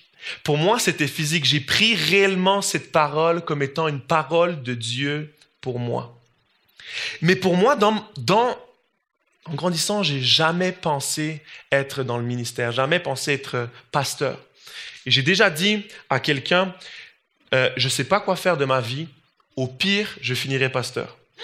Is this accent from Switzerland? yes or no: yes; Switzerland; Moi, comme je l'ai dit tout à l'heure, je viens de la Suisse.